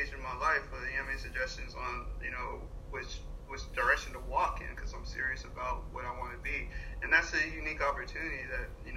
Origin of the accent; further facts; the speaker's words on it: Florida, United States; So, you know, I was raised in Florida, so, you know, growing up, Universal Island of Adventures, and, you know, actually grew up with that park